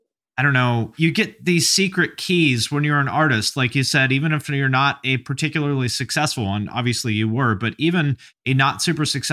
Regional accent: Seattle, Washington, United States; I'm from Seattle originally, but I lived kind of all over the place.

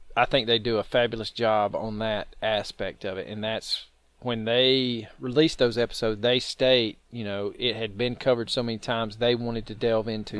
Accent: Georgia, United States; We're from Georgia. We talk a whole lot like some people from Texas.

